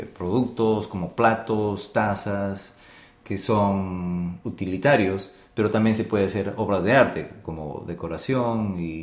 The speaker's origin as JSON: {"language": "Spanish", "country": "Peru", "said": "yo soy peruano y no puedo pronunciar esta palabra."}